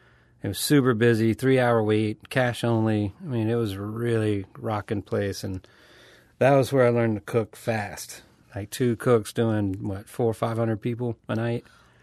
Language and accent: English; Louisiana, United States; They found out I was from Louisiana. I'm like, we should do a Cajun thing at dinner.